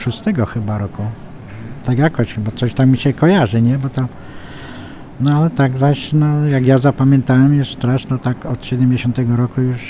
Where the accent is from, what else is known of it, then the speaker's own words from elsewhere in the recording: Piła, Greater Poland Voivodeship, Poland; born there; ja jestem urodzony w Pile.